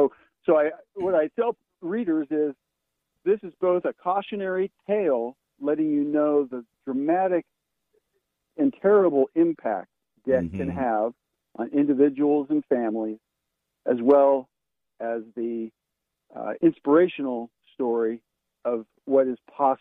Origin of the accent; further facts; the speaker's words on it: West Coast, United States; Consequently, I grew up on the West Coast and had very little contact with that Greek family.